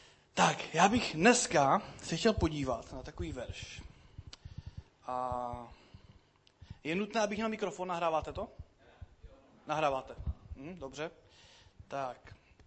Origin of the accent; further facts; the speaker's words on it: Šumperk, Olomouc Region, Czechia; Představte si, že je město, já jsem ze Šumperka, jo? Město Šumperk má 26 000 obyvatel.